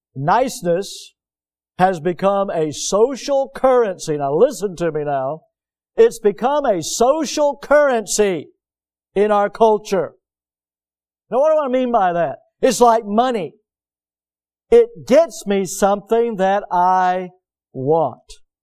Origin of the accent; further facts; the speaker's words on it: United States; Because I'm an American, and I have a First Amendment right.